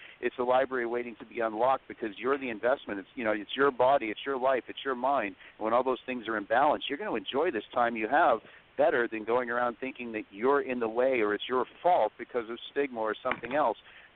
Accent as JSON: {"language": "English", "country": "Ireland", "said": "I felt like I was sweating Guinness as an Irishman."}